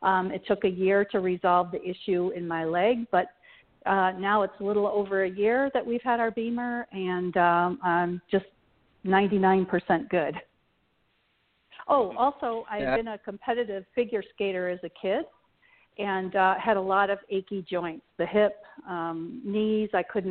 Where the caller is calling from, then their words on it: Charlotte, North Carolina, United States; I'm calling from Charlotte.